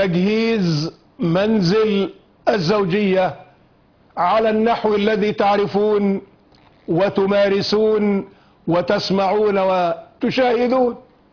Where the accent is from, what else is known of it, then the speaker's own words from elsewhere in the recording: Egypt; وعندنا في مصر بالذات